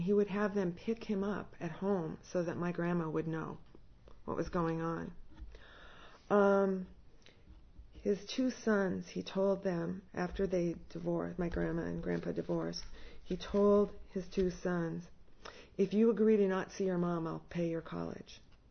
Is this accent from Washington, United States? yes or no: yes; Seattle, Washington, United States; which was only 2 hours away because I was raised in Seattle.